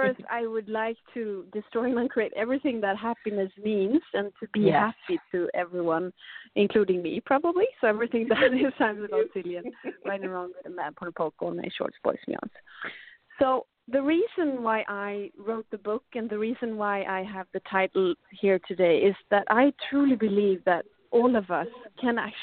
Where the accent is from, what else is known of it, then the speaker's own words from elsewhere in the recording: Sweden; And I grew up in Sweden